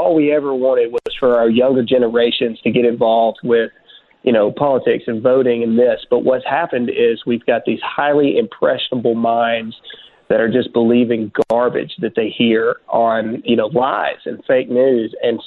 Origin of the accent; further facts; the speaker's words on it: Mississippi, United States; Yes, I am a redneck from Mississippi. I'm a 12-year Army veteran